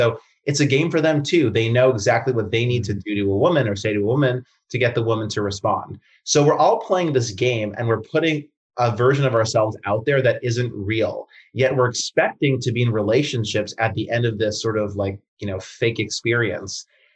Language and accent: English; Canada; now in United States; I'm Canadian originally, living in the US for many years now